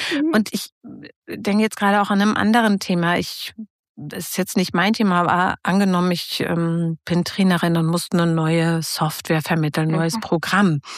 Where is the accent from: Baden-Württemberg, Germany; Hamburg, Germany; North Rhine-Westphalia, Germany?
North Rhine-Westphalia, Germany; ich komme aus Ostwestfalen, da ist dieses Anderssein und Introvertiertsein vielleicht nochmal besonders ausgeprägt.